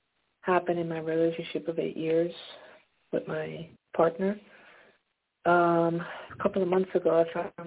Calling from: Pennsylvania, United States; From Pennsylvania.

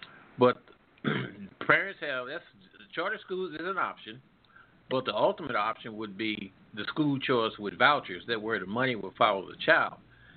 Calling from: Midwest, United States; calling from the Midwest.

